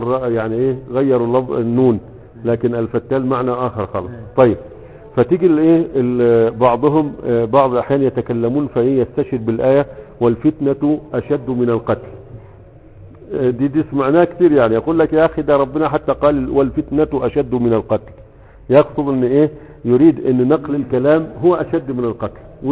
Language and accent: Arabic; Egypt